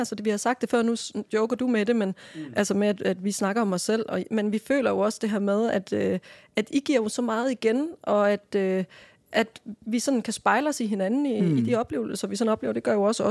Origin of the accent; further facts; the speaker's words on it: Randers, Central Denmark Region, Denmark; born there; et udsolgt værket i Randers, som jo er min fødeby